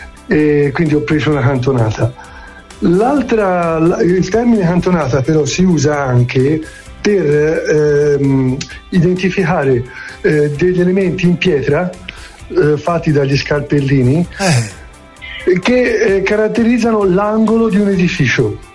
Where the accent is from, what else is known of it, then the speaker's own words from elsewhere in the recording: San Gusmè, Tuscany, Italy; dalle mie parti, cioè San Gusmè, siamo nella zona del Chianti Senese